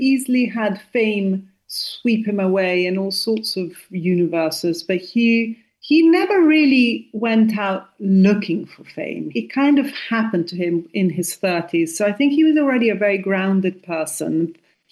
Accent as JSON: {"language": "English", "region": "Tuscany", "country": "Italy", "tie": "born or raised there", "accent": "Tuscan", "second_language": "English", "moved": "yes", "lives_now": "England, United Kingdom", "said": "So I not only spoke Italian, but I come from Tuscany. I was born and brought up in Tuscany. So I speak with the same Tuscan local accent as Andrea and understand the dialect that people in that area of Italy speak."}